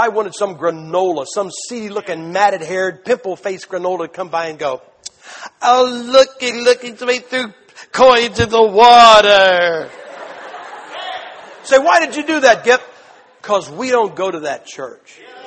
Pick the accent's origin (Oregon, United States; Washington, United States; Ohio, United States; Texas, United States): Ohio, United States; I'm from Ohio State. I'm from Ohio.